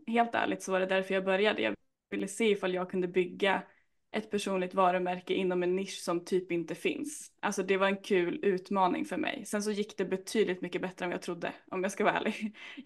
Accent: Jämtland County, Sweden; Jag sitter ju faktiskt hemma i Jämtland.

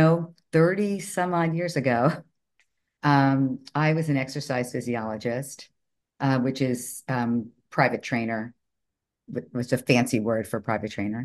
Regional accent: Miami, Florida, United States; I'm from Miami.

